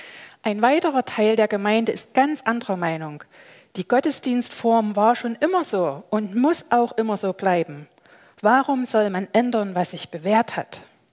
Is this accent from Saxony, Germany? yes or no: yes; Freiberg, Saxony, Germany; ich komme aus Freiberg, bin jetzt 20 Jahre in dem Beruf therapeutische Seelsorgerin